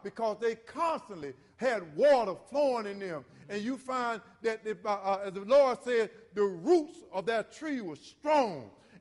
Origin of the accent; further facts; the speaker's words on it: Florida, United States; And I don't know, I come from Florida, and oftentimes we used to go down to the pond, and we used to swim by the pond.